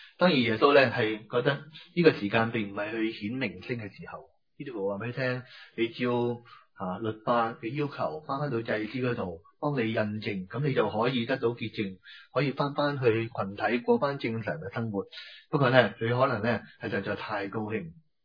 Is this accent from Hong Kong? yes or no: yes; Hong Kong; 对于我哋香港人嚟讲，